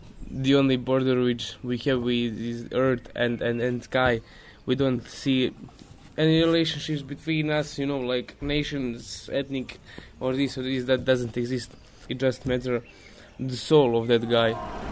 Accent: Srebrenica, Republika Srpska, Bosnia & Herzegovina; I'm from Srebrenica. I'm 22 years old.

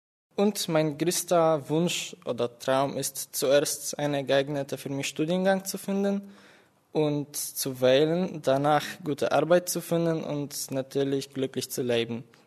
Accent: Poland; German is a second language; stamme aus Polen. Ich bin 1997 geboren. Ich lerne Deutsch

